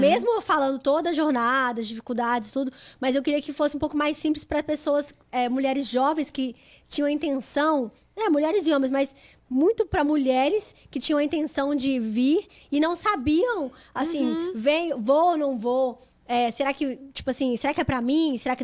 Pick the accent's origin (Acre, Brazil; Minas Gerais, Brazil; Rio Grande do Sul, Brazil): Minas Gerais, Brazil; Belo Horizonte; eu sou de Belo Horizonte, natural de Belo Horizonte. E mais ou menos com uns 18 anos, eu comecei a fazer um curso no Brasil de biotecnologia.